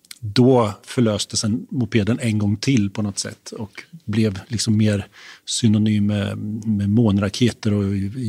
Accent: Kisa, Östergötland, Sweden; Och vi sa det också i Kisa där jag kommer ifrån, södra Östergötland.

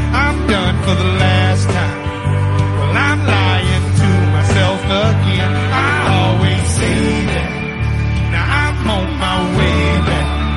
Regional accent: Nashville, Tennessee, United States; I'm from Nashville, Tennessee.

